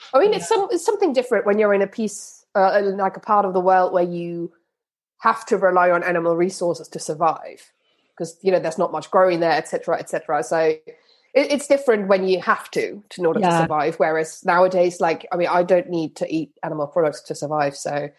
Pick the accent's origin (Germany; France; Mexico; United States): Germany; English is a second language; now in United Kingdom; I grew up on the Dutch, German, Belgian borders. So I have a German passport, but I've never felt particularly German, just because my entire childhood I basically spent in like three different countries all the time.